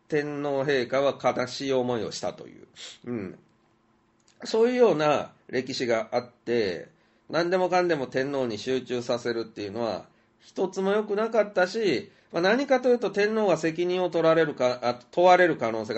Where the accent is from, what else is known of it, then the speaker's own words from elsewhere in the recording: Kansai, Japan; やっぱ関西人なので、その、大真面目じゃないんだよねっていうところはお許しください。